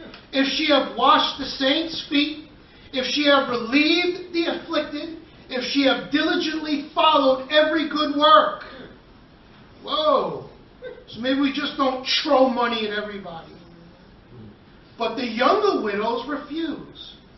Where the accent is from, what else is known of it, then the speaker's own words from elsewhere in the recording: New York, United States; I was raised in New York. We give money to everybody and everything.